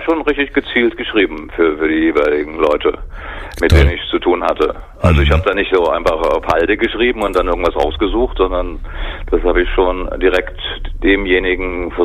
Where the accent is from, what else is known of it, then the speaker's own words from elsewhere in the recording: Radebeul, Saxony, Germany; also born or lived in Dresden; Ich bin geboren in Hellau, da was jetzt Dresden ist, aber aufgewachsen bin ich in Radebeul.